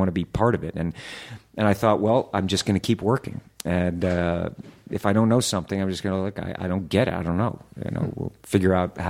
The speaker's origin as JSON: {"language": "English", "region": "the South", "country": "United States", "tie": "born or raised there", "said": "you know, Mr. Hoffman, I was raised in the South."}